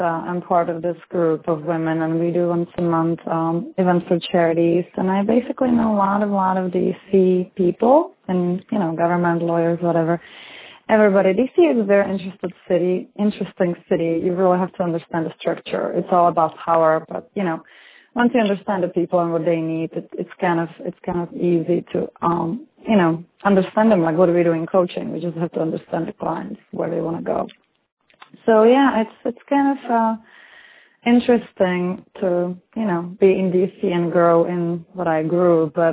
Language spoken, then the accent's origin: English; Czechia; now in Washington, United States; I'm originally from Czech Republic. Now I live in D.C. for the past 9 years.